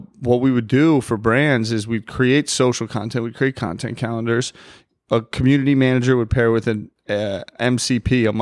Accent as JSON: {"language": "English", "town": "Montclair", "region": "New Jersey", "country": "United States", "tie": "born or raised there", "said": "I grew up in Montclair, New Jersey."}